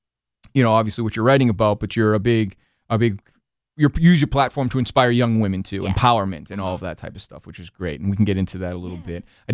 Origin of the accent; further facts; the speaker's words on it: New England, United States; I want to mention that I'm from New England originally.